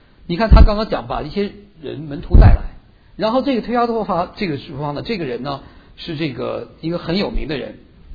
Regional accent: Lanzhou, Gansu, China; 这个就发生在兰州市我的家乡

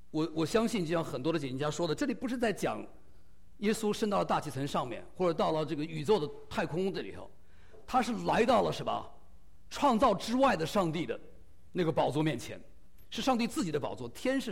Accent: China; 尤其我们中国人，你想想，我们原来不是选民

